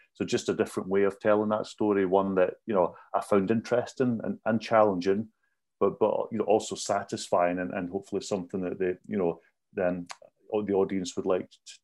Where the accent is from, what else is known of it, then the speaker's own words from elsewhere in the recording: Scotland, United Kingdom; as a Scottish person, I was really interested in you know, how these kind of Scottish traditions